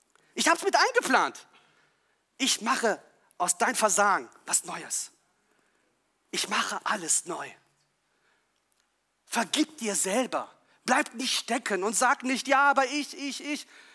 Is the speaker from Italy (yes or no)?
yes; Italy; Das ist genau das Wort, was ich brauche als Italiener.